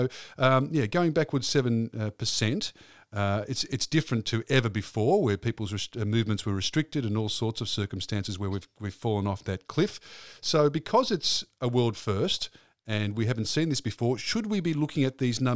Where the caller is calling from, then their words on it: Melbourne, Victoria, Australia; I'm talking from Melbourne, which is big on the services and foods and cafes and things